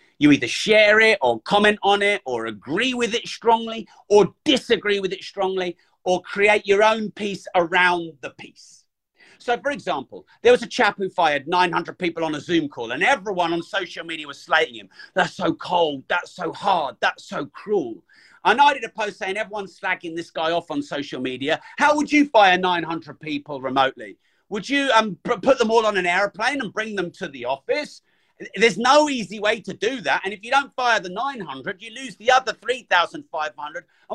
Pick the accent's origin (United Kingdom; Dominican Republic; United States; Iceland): United Kingdom; The thing is, I'm British. And so being British